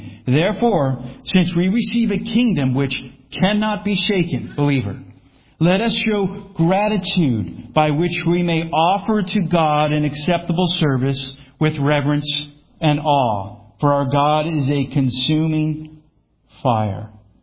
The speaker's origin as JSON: {"language": "English", "region": "Florida", "country": "United States", "said": "Now, it is I am from Florida."}